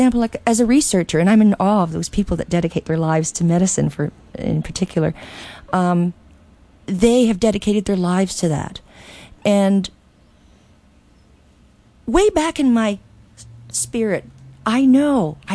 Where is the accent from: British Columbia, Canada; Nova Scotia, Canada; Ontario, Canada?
Ontario, Canada; Toronto; born there; Well, it all started in Toronto. I was born in Toronto. My endearing mother was only 14, and she lived in downtown Toronto in a very large house with a very large family.